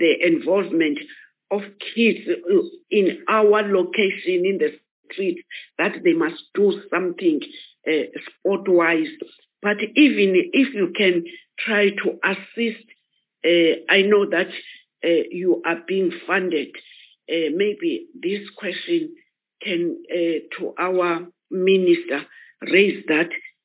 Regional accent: Eastern Cape, South Africa; but I'm not biased because I'm from Eastern Cape.

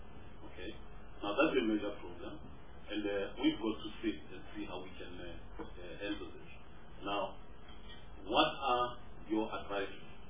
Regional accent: Limpopo, South Africa; I come from Limpopo, for example

